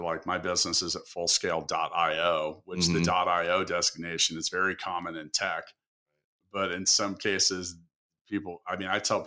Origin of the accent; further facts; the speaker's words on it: Kansas City, Missouri, United States; I'm from Kansas City and my wife and I moved back here.